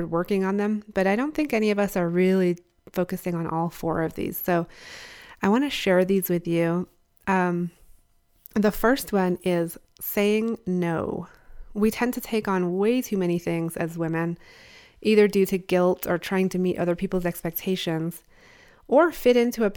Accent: England, United Kingdom; You know, I grew up in England in middle school and high school, and it's just kind of a way of life in England.

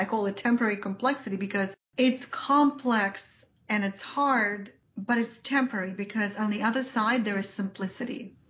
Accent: Ukraine; moved away as an adult; You know, I came from Ukraine as a classical music teacher, and I had to change my profession so that I could actually support my family here.

